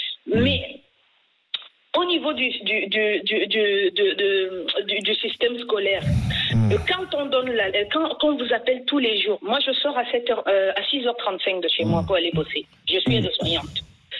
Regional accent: France; Je suis d'origine africaine. Je suis française d'origine africaine. J'ai la chance de jouir justement de ces deux cultures, c'est-à-dire celle de mes origines et celle de ma terre d'accueil.

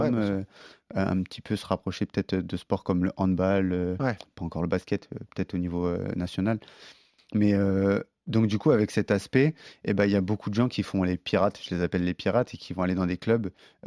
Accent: Corbeil-Essonnes, Île-de-France, France; je suis né à Corbeil-Essonne, pour vous rendre compte un peu du contrario.

